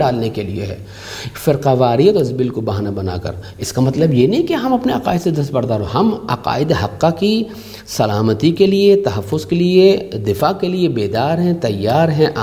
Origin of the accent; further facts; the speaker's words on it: Sindh, Pakistan; یعنی ہم چونکہ سندھ سے تعلق رکھتے ہیں, ہم نے سندھ میں کہا